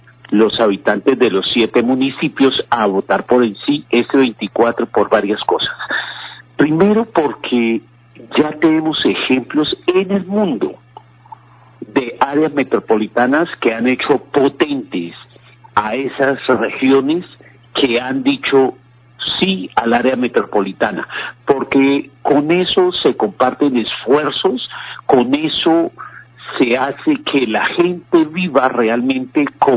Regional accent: Dagua, Valle del Cauca, Colombia; mire, yo soy del municipio de Dagua

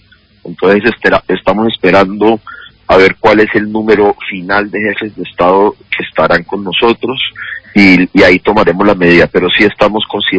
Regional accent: Cali, Valle del Cauca, Colombia; lo digo como alcalde, pero como caleño, es un gran honor para nosotros que el mundo se esté convocando en Cali

